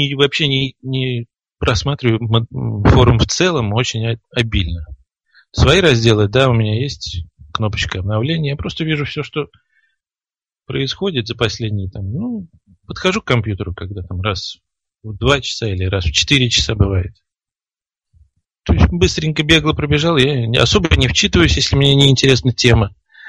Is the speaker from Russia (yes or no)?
yes; Saint Petersburg, Russia